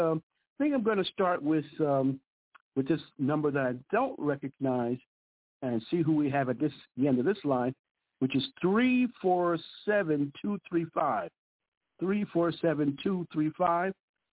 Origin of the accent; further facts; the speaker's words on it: New York City, New York, United States; And Dennis and I grew up together in Brooklyn, in the East New York section of Brooklyn.